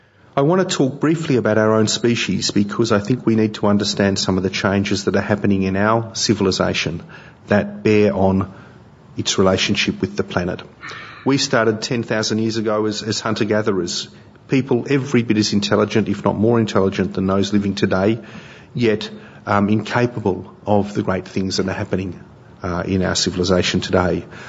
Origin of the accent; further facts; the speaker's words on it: Australia; And I do wash even though I'm an Aussie